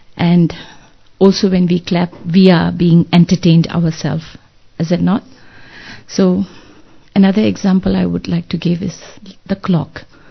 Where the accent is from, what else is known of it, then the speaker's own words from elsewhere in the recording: Singapore; now in New Zealand; I'm basically from Singapore, but now I'm in New Zealand. I've been traveling all over the world.